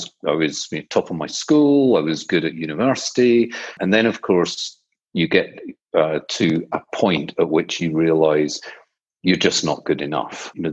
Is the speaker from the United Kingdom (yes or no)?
yes; Scotland, United Kingdom; I grew up in the west of Scotland.